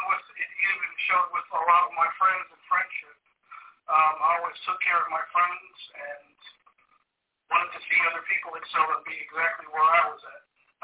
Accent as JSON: {"language": "English", "town": "Fort Riley", "region": "Kansas", "country": "United States", "tie": "born there", "also_born_or_lived": "Germany", "lives_now": "North Carolina, United States", "said": "Originally, I was born from Fort Riley, Kansas. Throughout my life, I have lived at many different places. I've been lived in Germany. I've also lived here in North Carolina."}